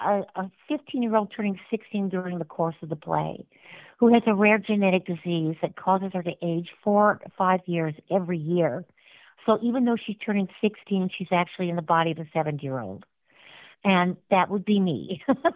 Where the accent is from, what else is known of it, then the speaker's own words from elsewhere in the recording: Sioux City, Iowa, United States; born there; I was born in Sioux City, Iowa. My dad was a professor at Morningside College, and my mother also was an adjunct teacher there.